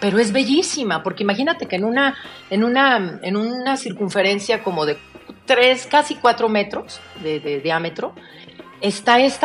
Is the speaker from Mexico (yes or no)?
yes; Mexico; para mí como mexicana, viviendo también mucho tiempo fuera